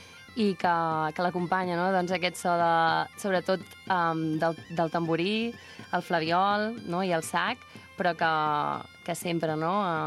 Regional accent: Vilafranca del Penedès, Catalonia, Spain; I som de Vilafranca

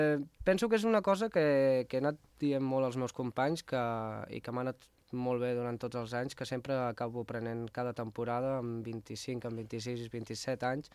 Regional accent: Vilafranca del Penedès, Catalonia, Spain; Jo soc del barri, jo que soc del barri d'Espirall, he jugat a l'Espirall

